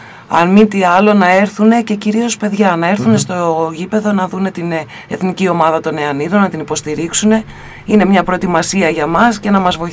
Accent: Lamia, Central Greece, Greece; εγώ τα καταλαβαίνω τα παιδιά της επαρχίας και εγώ μεγάλωσα στη Λαμία, οπότε ξέρω πώς είναι.

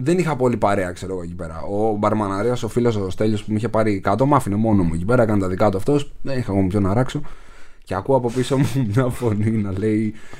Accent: Brahami, Attica, Greece; Γιατί είμαι και από τον Μπραχάμι.

